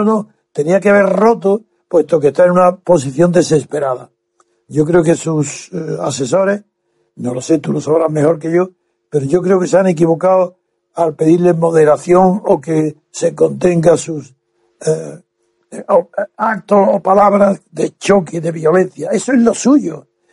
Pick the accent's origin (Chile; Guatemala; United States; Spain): Spain; Andalusia; Siendo del sur, tal vez por eso se explique, siendo andaluz